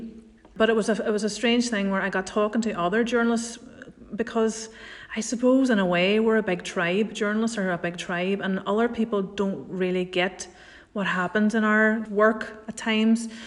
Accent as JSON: {"language": "English", "region": "Northern Ireland", "country": "United Kingdom", "tie": "born or raised there", "said": "growing up in Northern Ireland, there was always news happening."}